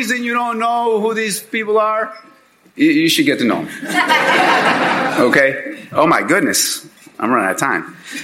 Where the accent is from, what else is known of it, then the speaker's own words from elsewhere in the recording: Chicago, Illinois, United States; And I'm deeply grateful as a Chicagoan